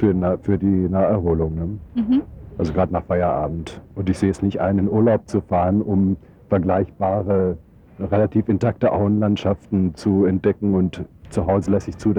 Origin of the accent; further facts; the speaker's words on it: Freiburg im Breisgau, Baden-Württemberg, Germany; Also ich komme aus Littenweiler